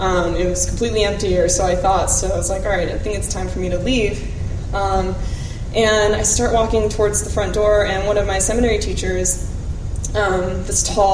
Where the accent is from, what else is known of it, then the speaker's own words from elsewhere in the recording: Japan; also born or lived in United States; I was born in Japan, and I grew up between Japan and different places in the United States, back and forth as well.